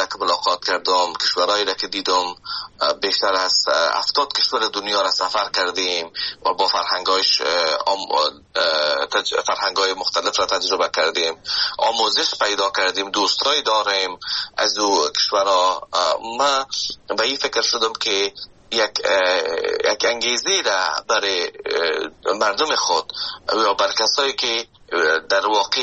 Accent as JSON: {"language": "Persian", "country": "Afghanistan", "moved": "yes", "lives_now": "Canada", "said": "من از افغانستان به کانادا آمدم"}